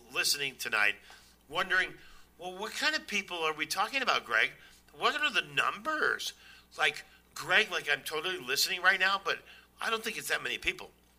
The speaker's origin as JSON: {"language": "English", "town": "San Francisco", "region": "California", "country": "United States", "tie": "born or raised there", "said": "Remember when you grew up? I grew up in San Francisco. About every neighborhood had a little grocery store"}